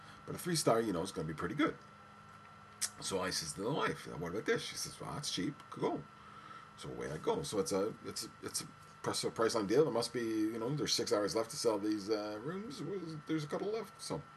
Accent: Canada; And because I'm Canadian, I'm in the States.

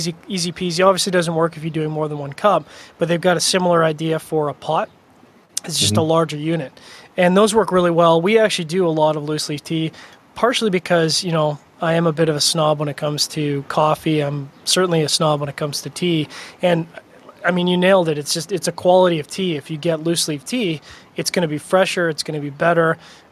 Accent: Canada; And being end Canadian

